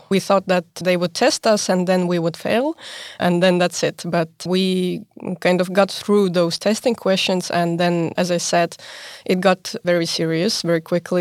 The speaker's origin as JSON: {"language": "English", "country": "Estonia", "said": "since I'm from Estonia, maybe I'll start with an Estonian example"}